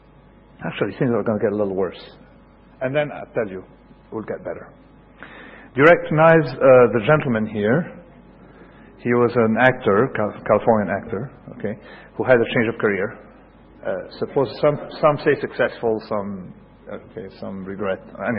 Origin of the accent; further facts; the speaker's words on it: Lebanon; I'm from Lebanon, halfway between Lebanon and here